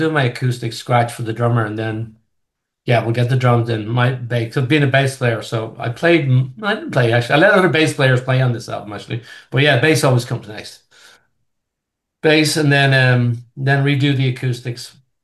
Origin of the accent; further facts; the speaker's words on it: Ireland; And like growing up in Ireland.